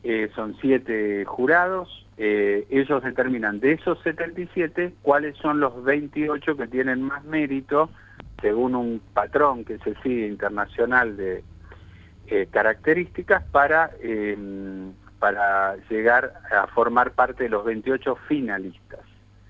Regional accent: Argentina; tuvimos la suerte como argentinos

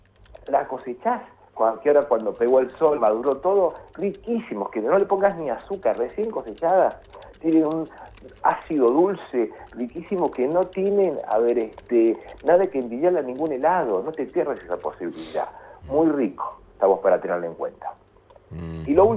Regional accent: Argentina; El mate ya sé que es una identidad como argentino

